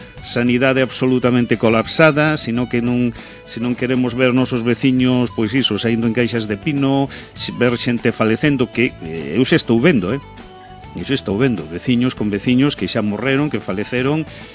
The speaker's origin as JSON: {"language": "Galician", "town": "Oleiros", "region": "Galicia", "country": "Spain", "said": "son galego, son aquí de Oleiros, vin o sol hoxe."}